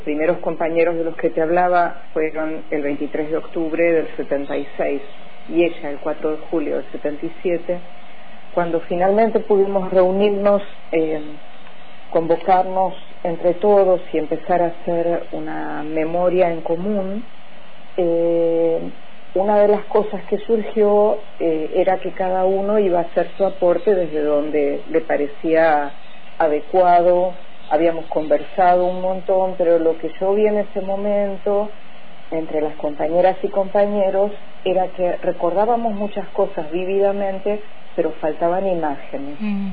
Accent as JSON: {"language": "Spanish", "town": "Vicente López", "region": "Buenos Aires Province", "country": "Argentina", "said": "yo soy de Vicente López, de la provincia de Buenos Aires, y yo fui a la escuela"}